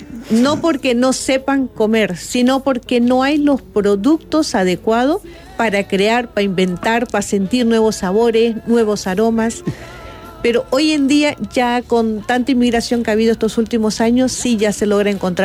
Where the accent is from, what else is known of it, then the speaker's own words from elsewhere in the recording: Santa Cruz, Bolivia; nos identificamos todos los cambas, como decimos nosotros. Camba es la palabra que utilizamos para los que somos del llano, del oriente boliviano, toda la parte baja de Bolivia